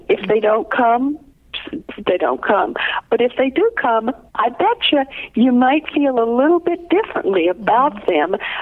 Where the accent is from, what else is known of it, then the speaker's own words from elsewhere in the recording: Portland, Oregon, United States; I was invited to a soup night in my hometown of Portland, Oregon.